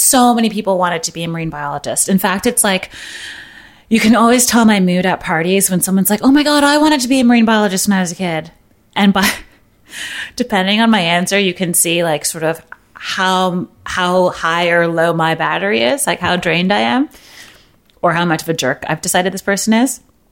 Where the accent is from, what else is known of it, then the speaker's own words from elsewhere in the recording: Brooklyn, New York, United States; So I grew up in Brooklyn.